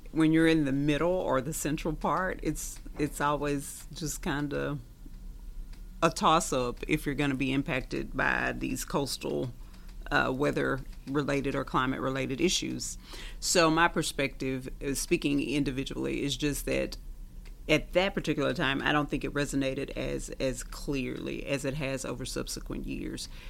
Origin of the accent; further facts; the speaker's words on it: Louisiana, United States; I'm not native to this area. I'm not from South Louisiana. I'm from the central part of the state.